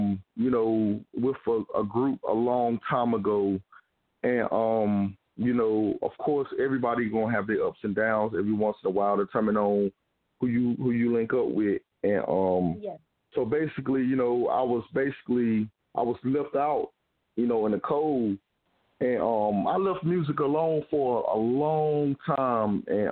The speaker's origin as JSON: {"language": "English", "town": "Greenville", "region": "North Carolina", "country": "United States", "tie": "born or raised there", "said": "I was born and raised in Greenville, North Carolina, basically. I stayed all over the place, like, you know, the little countries and stuff like that."}